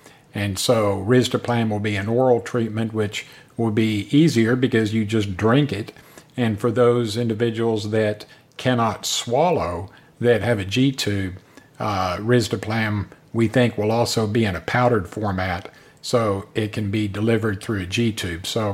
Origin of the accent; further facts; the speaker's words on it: Texas, United States; I think next year they said that the Cure SMA conference is going to be in Texas, which is my home state.